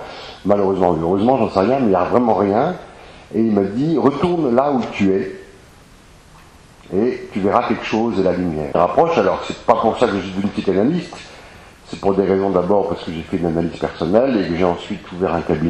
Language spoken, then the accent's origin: French; Brittany, France; Je suis breton d'origine